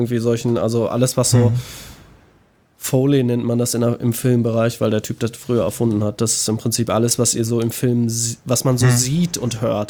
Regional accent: North Rhine-Westphalia, Germany; Ich habe überhaupt keinen Dialekt. Ich bin Nordrhein-Westfaler da.

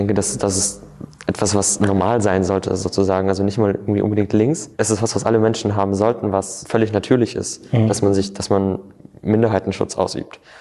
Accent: Rhineland-Palatinate, Germany; bin 19 Jahre alt und kommen wir so ungefähr aus Rheinland-Pfalz.

